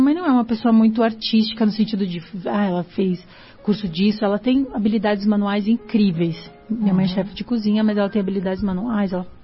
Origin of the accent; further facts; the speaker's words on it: Curitiba, Paraná, Brazil; born there; eu nasci em Santa Felicidade.